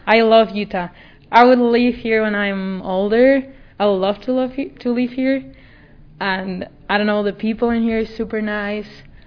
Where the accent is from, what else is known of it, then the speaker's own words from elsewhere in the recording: Spain; English is a second language; I'm from Spain, and I'm also 16 years old.